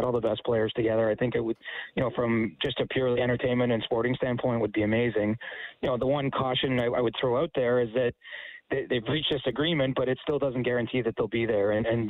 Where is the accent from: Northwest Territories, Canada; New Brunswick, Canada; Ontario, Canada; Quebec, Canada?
Ontario, Canada; I grew up an hour outside Toronto